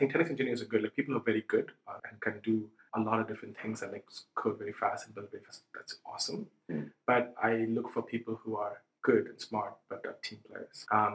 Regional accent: India; also born or lived in San Francisco, United States; now in Europe; When I grew up in India and then moved to San Francisco.

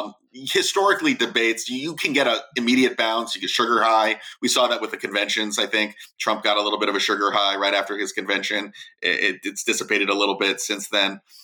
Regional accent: Virginia, United States; Early voting is taking place, including my home state of Virginia.

